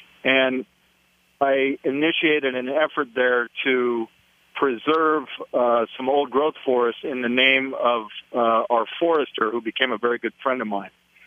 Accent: Oregon, United States; also born or lived in Washington; Well, I'm a native of the Pacific Northwest. I was born in Washington State. I grew up down in Oregon.

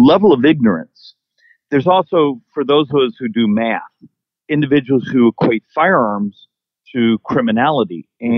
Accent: Arizona, United States; I grew up here in Arizona, you know, a family. It was just sort of very much in the outdoors.

